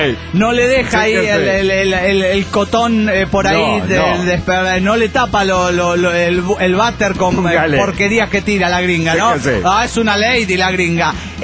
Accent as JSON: {"language": "Spanish", "region": "Guanajuato", "country": "Mexico", "said": "Yo soy de Guanajuato, donde año a año, en el mes de octubre, se realiza el Festival Internacional Cervantino."}